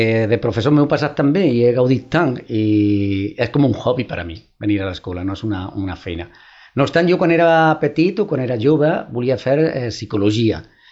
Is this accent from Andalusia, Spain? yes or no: yes; Andalusia, Spain; born or raised there; also born or lived in Córdoba / Madrid